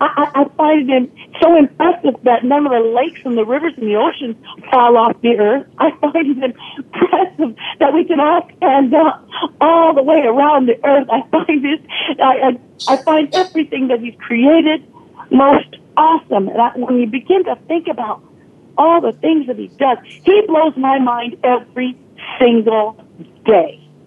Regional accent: Canada; now in Los Angeles, United States; I came from Canada. Nobody knew me in Los Angeles.

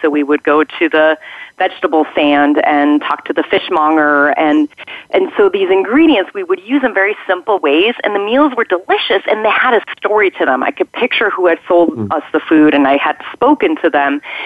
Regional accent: Mexico City, Mexico; I grew up in Mexico City to Swiss parents and American parents, and I would actually spend my summers in Switzerland with my grandmother.

